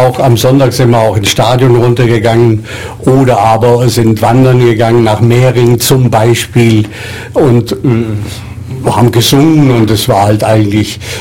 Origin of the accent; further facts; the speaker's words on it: Cuxhaven, Lower Saxony, Germany; also born or lived in Radmannsdorf, West Prussia; Ich bin geboren in Radmannsdorf, Westpreußen. Wir wohnten in Cuxhaven, wir sind geflüchtet damals 1944 und wohnten von 1944 bis 1949 in Altenwalde in der Nähe von Cuxhaven.